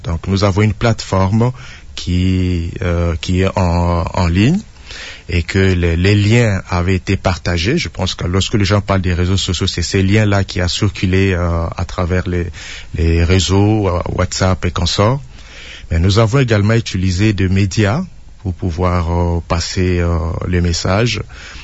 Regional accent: DR Congo; Je sais que en tant que Congolais

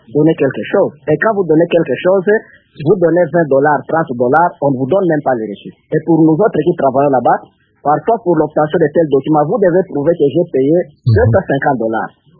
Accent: DR Congo; on m'exige de prouver que je suis congolais

